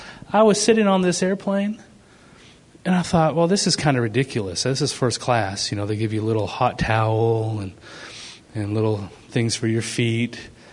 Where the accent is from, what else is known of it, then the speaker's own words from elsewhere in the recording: Canada; moved away as an adult; now in United States; I was Canadian, so I couldn't work. I'm still Canadian, but living in America